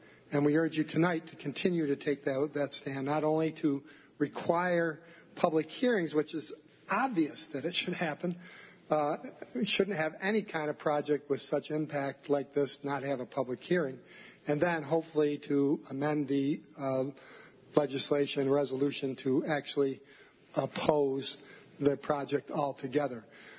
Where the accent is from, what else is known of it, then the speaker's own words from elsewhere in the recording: Binghamton, New York, United States; now in Brooktondale, United States; But I come from Binghamton. I was the former mayor there for 8 years, the sacrifice zone, so to speak.